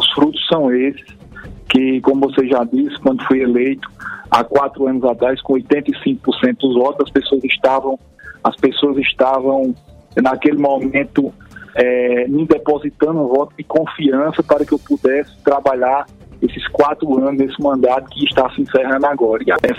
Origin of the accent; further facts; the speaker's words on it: São José de Sabugi, Paraíba, Brazil; E nós que somos aqui de São José de Sabugi